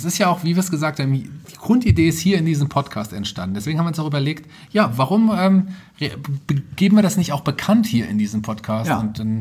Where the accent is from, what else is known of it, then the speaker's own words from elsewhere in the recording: Fulda, Hesse, Germany; born there; Und ich bin gebürtiger Fulderer, also ja.